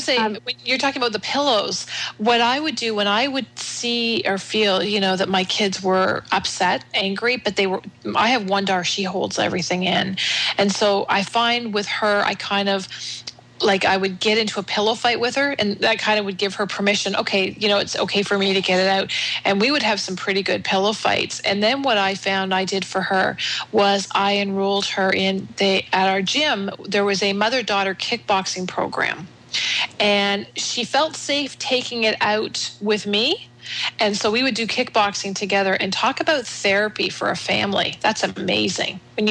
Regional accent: Canada; I'm turning 50 in November, and I can remember being in school. And I grew up in Canada here

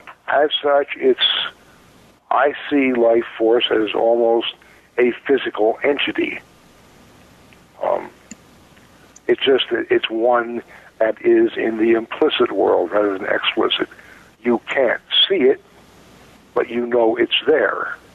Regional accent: United States; I choose to speak of this in my native tongue because, you know, I'm American.

